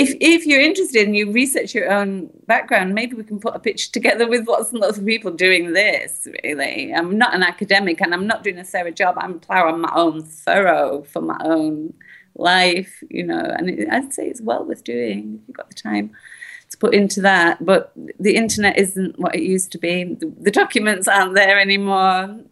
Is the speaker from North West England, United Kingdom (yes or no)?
yes; Rochdale, North West England, United Kingdom; I mean, I'm from Rochdale, and there's another MP, a mate of Jimmy Savile's, who's been found to have been a paedophile now, Cyril Smith, who was called Rochdale. So there's a kind of connection with my hometown and Jimmy Savile